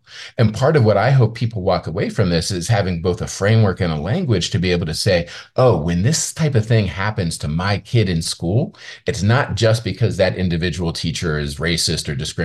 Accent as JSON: {"language": "English", "town": "Penn Hills", "region": "Pennsylvania", "country": "United States", "tie": "born or raised there", "said": "So like when I talk about growing up in Penn Hills, like I was a disruptive kid too."}